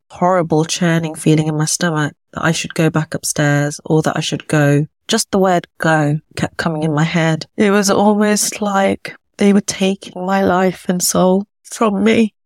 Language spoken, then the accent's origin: English; United Kingdom; family that is originally from North India, the Punjab to be exact. I'm British born, as you can maybe tell by my accent. So I'm born and bred here